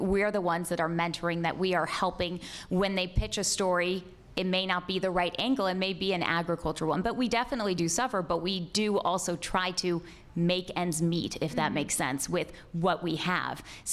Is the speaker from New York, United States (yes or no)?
no; San Diego, California, United States; I started my career in Nebraska, and I'm from San Diego, California.